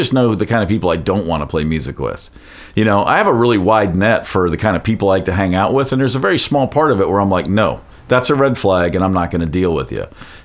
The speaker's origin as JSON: {"language": "English", "town": "Hopkinsville", "region": "Kentucky", "country": "United States", "tie": "born or raised there", "said": "We played my hometown, Hopkinsville, Kentucky."}